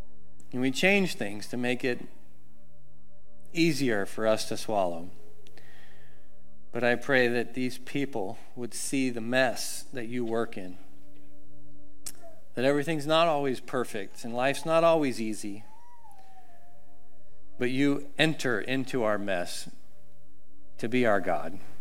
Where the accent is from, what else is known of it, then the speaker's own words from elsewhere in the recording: Kansas, United States; Now, we are from Kansas.